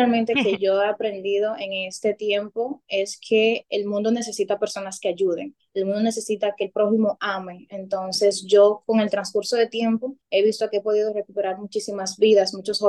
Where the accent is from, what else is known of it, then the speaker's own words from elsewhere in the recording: Dominican Republic; las iniciativas que tengo como joven dominicana que soy.